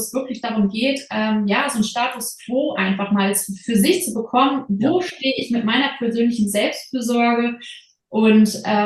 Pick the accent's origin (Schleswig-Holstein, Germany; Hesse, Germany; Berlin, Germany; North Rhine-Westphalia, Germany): Schleswig-Holstein, Germany; Travemünde; Und ich bin ein Ostsee-Kind. Kind. Ja, ich bin ja an der Ostsee direkt groß geworden. Meine Eltern haben den Hof direkt in Travemünde in Schleswig-Holstein und das ist wirklich unmittelbar am Wasser.